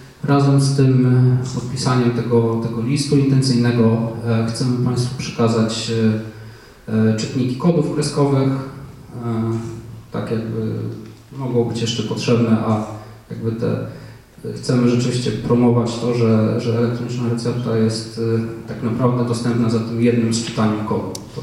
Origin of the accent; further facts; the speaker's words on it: Warsaw, Masovian Voivodeship, Poland; bo tutaj ja akurat jestem z Warszawy